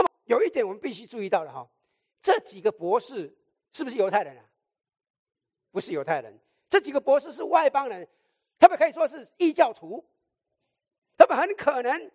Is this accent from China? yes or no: no; Taiwan; now in United States; 很多人知道我出生在台湾，很多人也知道我以前在台湾的时候最讨厌基督徒